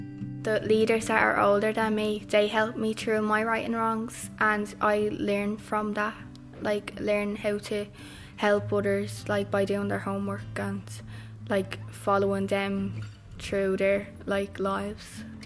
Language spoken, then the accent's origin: English; Dublin, Leinster, Ireland; I'm 15 and I'm from Ballymun.